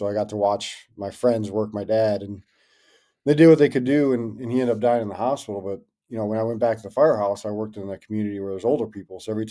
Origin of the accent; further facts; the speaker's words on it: Harvey, Illinois, United States; born there; So I was born in Harvey, Illinois. It's a suburb just south of Chicago. Not the most fun place to grow up